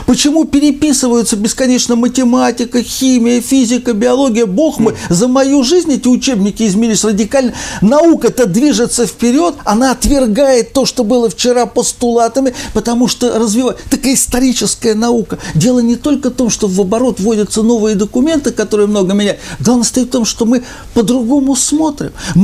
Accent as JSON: {"language": "Russian", "region": "Moscow", "country": "Russia", "tie": "born or raised there", "said": "что я очень лично переживаю, как коренной москвич."}